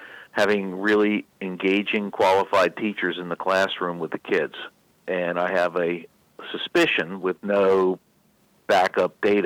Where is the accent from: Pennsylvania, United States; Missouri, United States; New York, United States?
New York, United States; I would say that is a very nice building in comparison to where any place I went to public school or I grew up on Long Island.